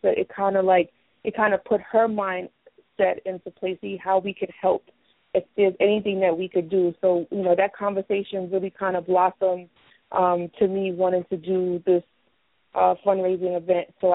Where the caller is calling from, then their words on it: New York, United States; calling from New York.